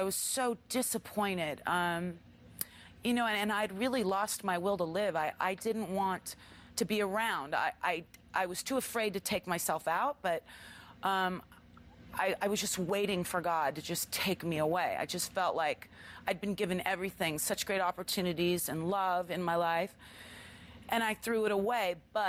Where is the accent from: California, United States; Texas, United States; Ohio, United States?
California, United States; Los Angeles; I was pretty young. I grew up here in Los Angeles, California.